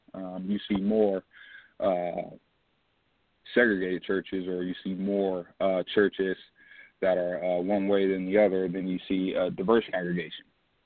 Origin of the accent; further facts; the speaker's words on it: Detroit, Michigan, United States; Growing up in Detroit, there's probably a church on every other corner, man.